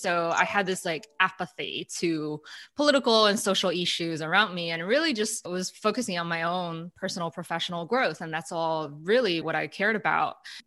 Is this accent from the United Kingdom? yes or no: no; China; English is a second language; moved away as an adult; now in United States; I'm originally from China and I'm an immigrant. I came to the US after college for grad school and I stayed ever since.